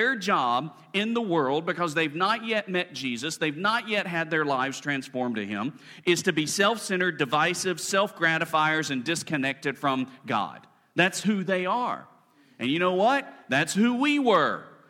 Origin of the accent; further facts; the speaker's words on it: Alabama, United States; I grew up in Alabama